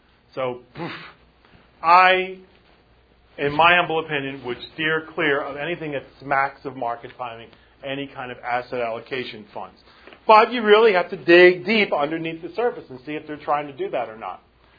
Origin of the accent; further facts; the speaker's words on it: United States; okay, well, I'm American.